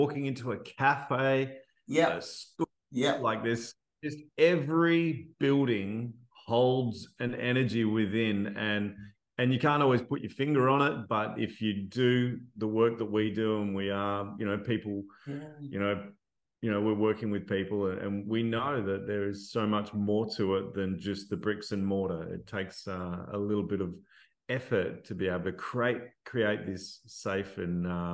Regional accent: Perth, Western Australia, Australia; I'm from Perth, Western Australia, maybe the most isolated city in the world

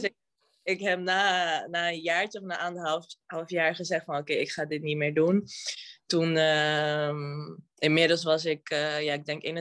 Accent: Bonaire, Caribbean Netherlands; first language Spanish; Dutch is a second language; Ik kom uit Bonaire. Mijn ouders zijn Dominicaans. Dus ik ben opgegroeid in een... We spraken Spaans thuis. En met mijn vrienden sprak ik papiaments.

